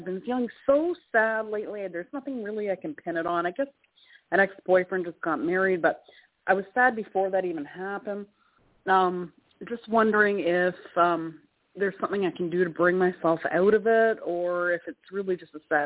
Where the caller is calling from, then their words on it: Canada; Hi, Tony. … calling from Canada.